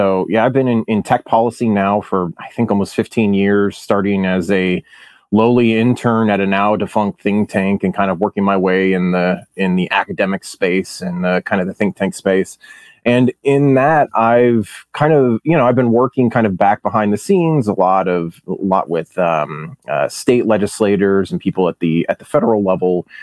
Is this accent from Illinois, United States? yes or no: yes; Springfield, Illinois, United States; You know, I grew up in Springfield. My dad was a mid-level bureaucrat, and so the dinner table talk for me was talking about policy.